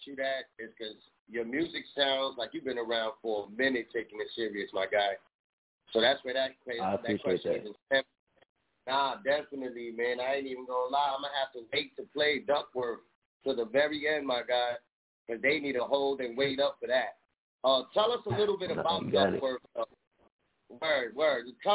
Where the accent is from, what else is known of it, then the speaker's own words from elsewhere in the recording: Bronx, New York, United States; And I'm from the Bronx, and I know that shit.